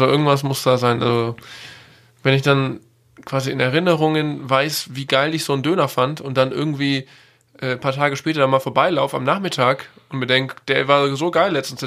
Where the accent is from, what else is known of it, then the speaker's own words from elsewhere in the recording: Germany; aus meiner Heimat, aus Deutschland, dem Bereich Augsburg